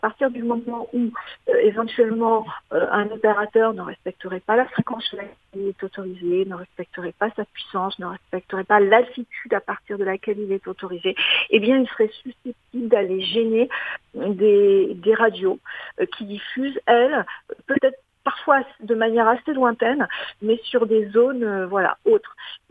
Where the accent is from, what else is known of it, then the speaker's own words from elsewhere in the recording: Poitiers, Nouvelle-Aquitaine, France; J'ai grandi avec les radios libres que j'écoutais à l'époque à Poitiers, puisque je suis originaire de Poitiers